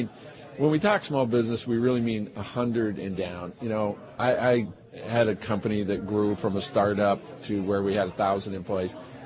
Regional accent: Alaska, United States; Well, that's what we did growing up in Alaska, and I was, you know, a commercial fisherman years.

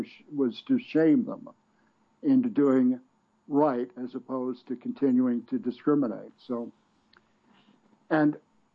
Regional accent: Alexandria, Virginia, United States; of the three taxi companies in Alexandria, which is my hometown in the suburbs of D.C., only one of them, one of the three taxi companies, hired black drivers.

